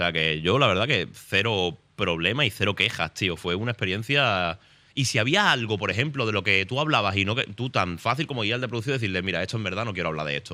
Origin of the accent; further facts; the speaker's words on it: Spain; los que somos de España, lo conocemos desde pequeño